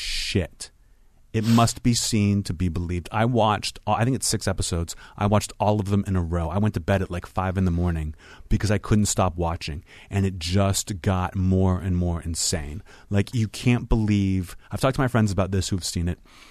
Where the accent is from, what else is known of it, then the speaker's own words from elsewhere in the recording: Pittsburgh, Pennsylvania, United States; If you know me, I'm from Pittsburgh.